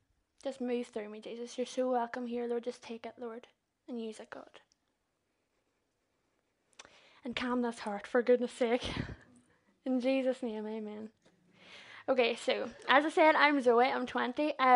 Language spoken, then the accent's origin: English; Dromore, Northern Ireland, United Kingdom; I'm 20, and as John said, I'm from Dromore.